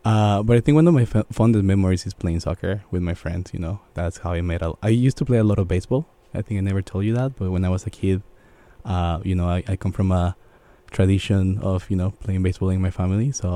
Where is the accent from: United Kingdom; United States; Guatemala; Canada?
Guatemala; Guatemala City, Guatemala Department; I grew up in Guatemala City. I was fortunate enough that my family moved into a neighborhood that was kind of quiet and calm and family friendly.